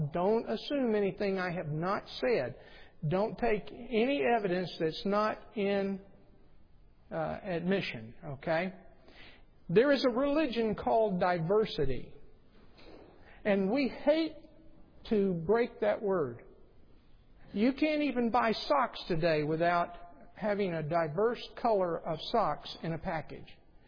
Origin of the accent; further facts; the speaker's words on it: the South, United States; Now, I grew up in the South